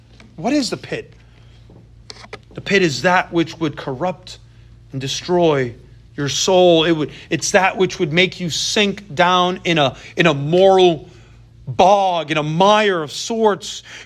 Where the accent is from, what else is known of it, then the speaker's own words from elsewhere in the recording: New York, United States; I grew up in New York, saw old pigeons all the time